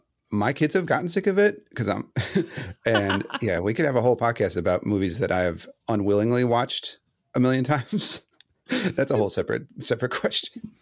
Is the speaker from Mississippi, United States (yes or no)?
no; Cleveland, Ohio, United States; I do front-end development. I'm from Cleveland, Ohio.